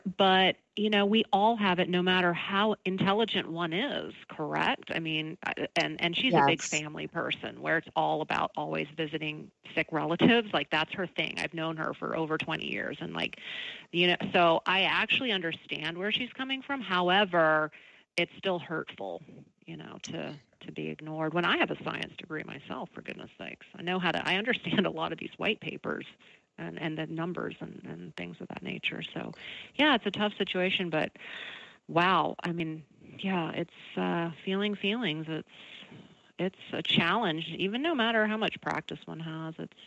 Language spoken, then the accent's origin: English; Atlanta, Georgia, United States; I grew up in Atlanta. I'm so familiar with CDC.